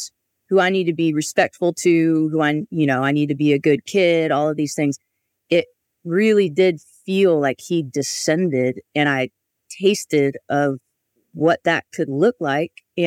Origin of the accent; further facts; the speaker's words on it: Louisiana, United States; Well, I grew up in Southern Louisiana, right outside New Orleans.